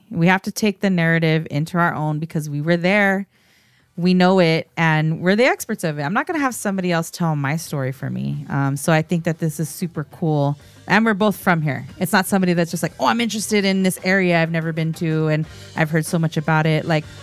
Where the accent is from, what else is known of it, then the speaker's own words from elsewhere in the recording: Alhambra, California, United States; SGV stands for San Gabriel Valley. That's where I grew up. That's where I'm from. I'm from Alhambra.